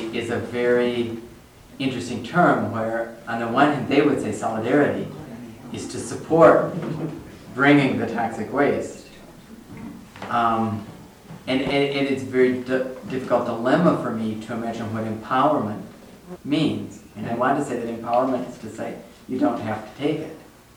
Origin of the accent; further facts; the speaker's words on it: South Dakota, United States; Well, I'm from South Dakota also. And there are places in our state that are so economically depressed